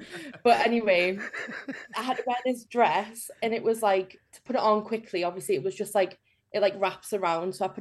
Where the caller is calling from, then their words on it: Newcastle, North East England, United Kingdom; Newcastle.